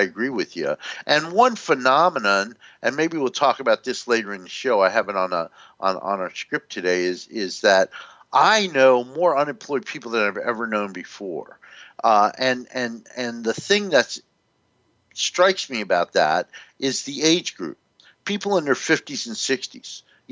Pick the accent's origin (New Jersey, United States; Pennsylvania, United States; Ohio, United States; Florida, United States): New Jersey, United States; my wife and I were talking about when I grew up in North New Jersey